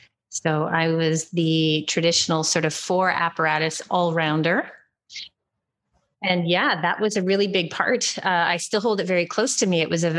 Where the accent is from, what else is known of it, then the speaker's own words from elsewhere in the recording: Montreal, Quebec, Canada; Born and raised in Montreal, as a matter of fact.